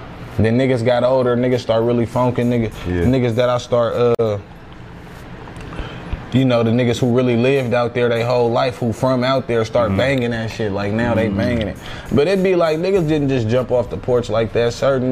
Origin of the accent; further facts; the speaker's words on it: Oak Park, United States; Reason why is because no matter where I lived, I was always from Oak Park. I started banging young, so I let it be known early that I'm from Oak Park.